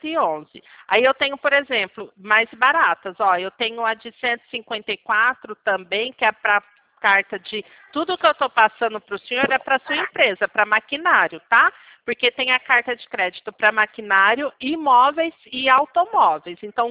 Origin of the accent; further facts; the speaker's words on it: Maringá, Paraná, Brazil; Eu sou de Maringá.